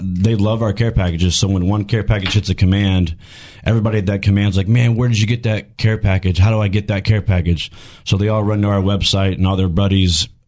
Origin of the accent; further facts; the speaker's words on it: Tomball, Texas, United States; Well, I grew up in Tomball, but I've grew up in the Houston area my whole life. Yeah, I'm a Texan kid.